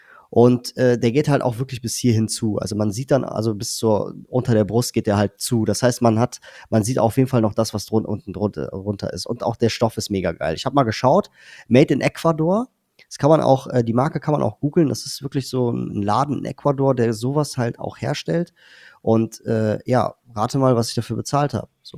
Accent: Cologne, North Rhine-Westphalia, Germany; ich komme aus Köln

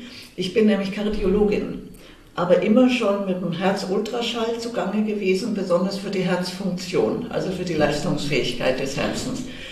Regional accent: Munich, Bavaria, Germany; ich wollte dann auch wieder nach München in meine Heimatstadt zurück

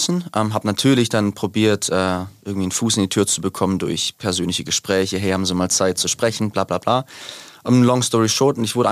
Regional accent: Pfrohndorf, Baden-Württemberg, Germany; ich komme nicht mal aus Nagold, also Nagold hat 15.000 Einwohner, ich komme aus Pfrohndorf von Nagold mit 500 Einwohnern und mein Nervensystem ist halt so aufgewachsen

